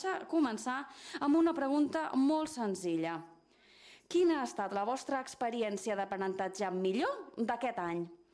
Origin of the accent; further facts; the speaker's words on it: San Francisco, California, United States; Catalan is a second language; now in Spain; Vinc de Califòrnia, San Francisco, i no havia vist la pluja en els últims 10 mesos.